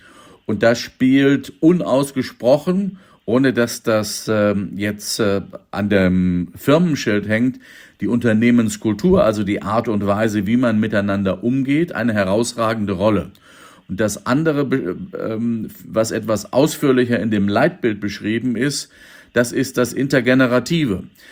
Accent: Minden, North Rhine-Westphalia, Germany; Aber wenn Sie mal meine Heimatstadt Minden angucken oder die ländlichen Kulturfördervereine, die Heimathäuser etc.

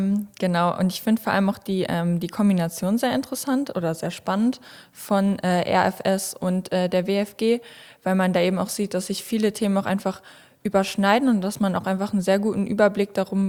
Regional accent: Bocholt, North Rhine-Westphalia, Germany; Ich komme gebürtig aus Bocholt, habe da bis vor kurzem das Mariengymnasium besucht und genau gerade mein Abitur gemacht

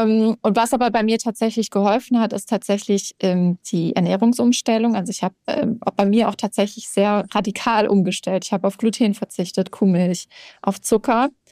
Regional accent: Baden-Württemberg, Germany; ich bin im Schwabenländle in meiner Heimat unterwegs

